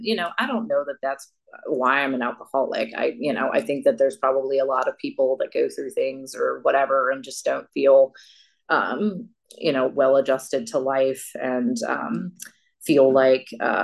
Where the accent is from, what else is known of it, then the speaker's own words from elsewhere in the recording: Richmond, Virginia, United States; I am from Richmond.